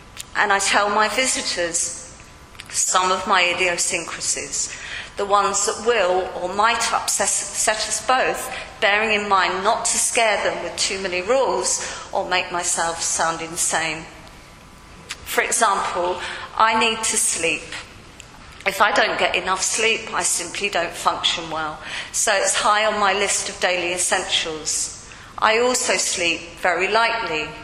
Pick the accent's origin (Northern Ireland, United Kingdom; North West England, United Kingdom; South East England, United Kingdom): South East England, United Kingdom; Rye; Because although I grew up in Rye, which at best could be described as safe and containing, and at worst suffocating, I also knew there was a world outside of Rye, and I was determined to see some of it.